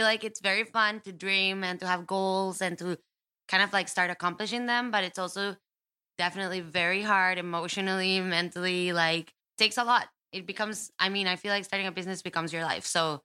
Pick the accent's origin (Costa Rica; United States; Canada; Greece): Costa Rica; So I was born and raised in Costa Rica. My family lives in San Jose.